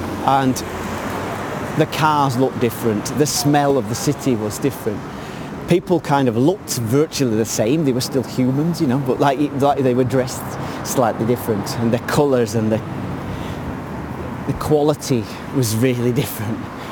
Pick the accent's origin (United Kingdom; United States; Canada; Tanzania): United Kingdom; England; "No, I'm from England."